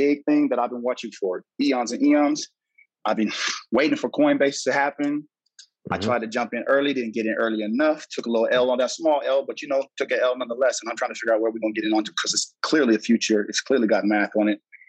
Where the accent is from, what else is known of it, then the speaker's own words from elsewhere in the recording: Los Angeles, California, United States; Man, I'm from Cali, baby boy. Come on, man. It's LA all day.